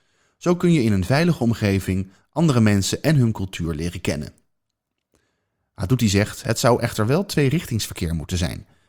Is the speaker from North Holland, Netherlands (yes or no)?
yes; Amsterdam, North Holland, Netherlands; born there; mijn ouders hebben een Surinaamse achtergrond. Ze kwamen in Nederland studeren en zijn hier blijven wonen. Ik ben in Amsterdam geboren, in de Indische buurt.